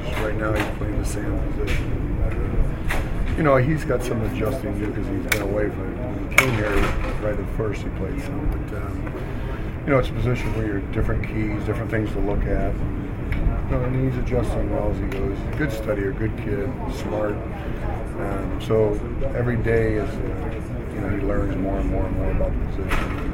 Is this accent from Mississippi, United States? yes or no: no; Michigan, United States; Greg Jones from Michigan State, and I'm obviously from Michigan, so but we've gotten over that.